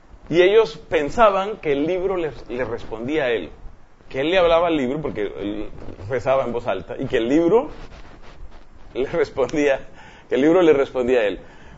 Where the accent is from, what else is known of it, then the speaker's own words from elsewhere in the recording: Colombia; luego estuvo en la costa atlántica, de mi país, o sea, hacia el norte